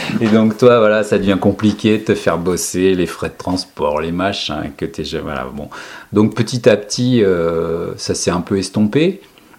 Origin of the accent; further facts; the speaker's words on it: Paris, Île-de-France, France; En fait, moi, je suis parisien de chez Paname. Voilà, j'ai passé 30 ans à Paris. Voilà, je suis un vrai parisien, né dans le 15e.